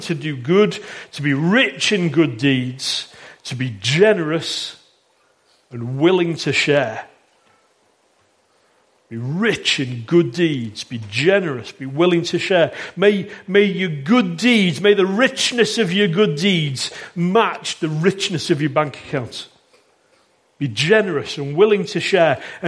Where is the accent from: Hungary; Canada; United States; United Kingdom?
United Kingdom; Maybe as British people, maybe most of us here today are British, and maybe it's a cultural thing.